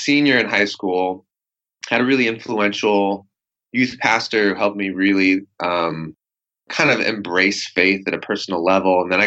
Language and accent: English; Federal Way, Washington, United States; also born or lived in Portland, United States; Well, I grew up in the Northwest here. Not in Portland. I was born in Portland, but grew up in Federal Way, Washington, which is a city, sounds like a highway.